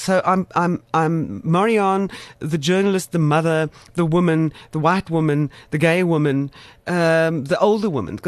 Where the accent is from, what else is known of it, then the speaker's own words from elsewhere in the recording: South Africa; No, I'm a South African.